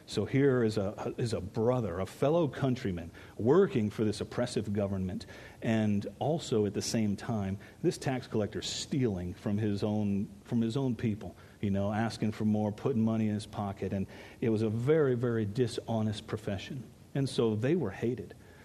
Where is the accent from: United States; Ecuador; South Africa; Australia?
Ecuador; And I can remember as a kid, you know, growing up in Ecuador